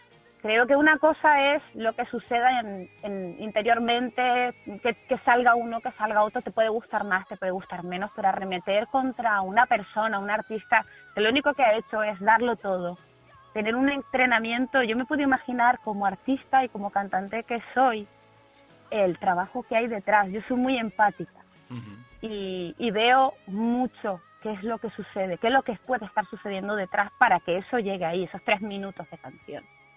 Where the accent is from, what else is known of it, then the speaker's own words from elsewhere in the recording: Canary Islands, Spain; yo soy canaria y sé que tienen como 33.000, tienen muy poca población.